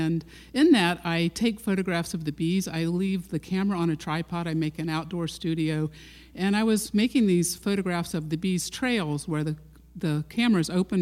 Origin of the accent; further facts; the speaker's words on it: Jacksonville, Florida, United States; Well, when I grew up here in Jacksonville, Arlington was just a tiny new suburb, and I spent all my time across the street in the woods.